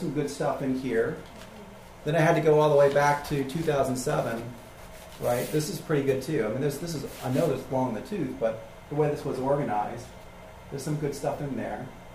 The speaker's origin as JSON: {"language": "English", "town": "Columbus", "region": "Ohio", "country": "United States", "said": "I mean, I'm from Columbus, right? We're doing work in Columbus."}